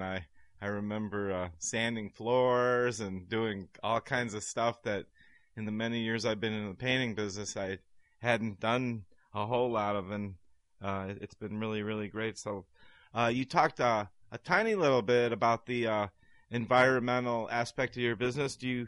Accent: Ohio, United States; And I remember because I came from Ohio, where people are generally, you know, didn't have the kind of money and stuff

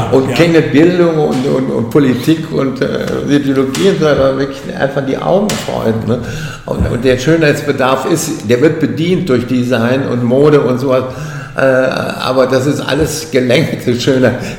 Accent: Aachen, North Rhine-Westphalia, Germany; ich komme nur aus Aachen

